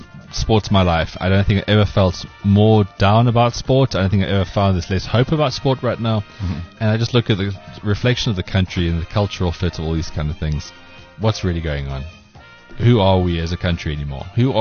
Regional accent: South Africa; I think it's just a great reflection of who we are as South African people.

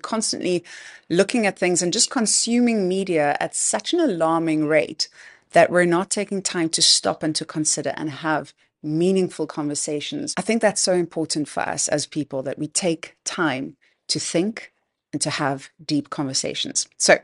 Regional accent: Cape Town, Western Cape, South Africa; I'm from Cape Town.

